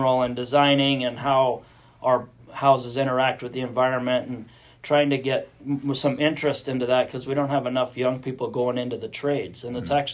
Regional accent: Idaho, United States; So I was born in Bonner County, just not too far from here in the old Bonner General Hospital. Mm-hmm. So I'm 49, so I've lived here my whole life.

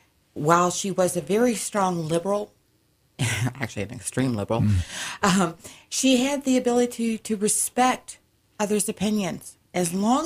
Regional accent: the South, United States; I grew up in the South. I have a lot of the traditions instilled in me, the pride in country and patriotism.

